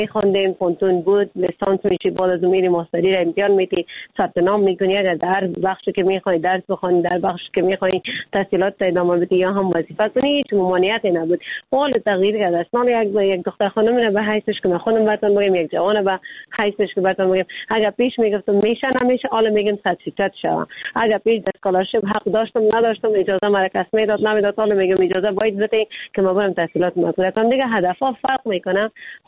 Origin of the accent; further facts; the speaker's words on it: Afghanistan; ما خود ما افغان هستیم